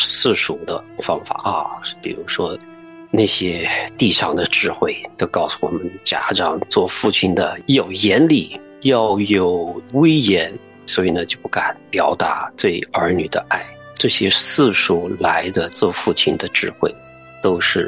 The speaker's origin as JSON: {"language": "Chinese", "country": "China", "said": "这个不光是局限于在我们中国人的"}